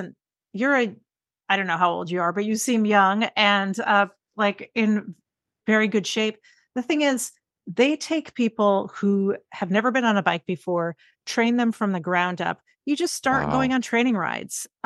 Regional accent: Connecticut, United States; I grew up in Connecticut.

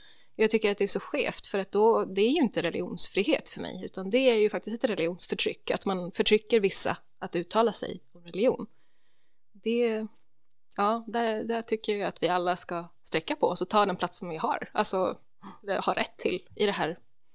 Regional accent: Sweden; Alltså även om jag var svensk.

